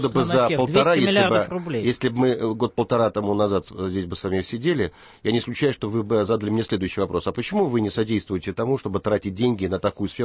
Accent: Kazan, Tatarstan, Russia; мне, конечно, татарин-то поближе будет, учитывая, что я родом из Казани.

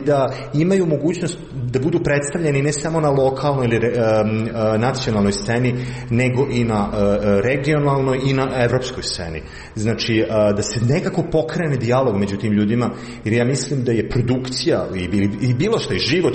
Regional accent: Belgrade, Serbia; moved away as an adult; now in Berlin, Germany; ja sam rodom iz Beograda, ali živim već 20 godina u Berlinu

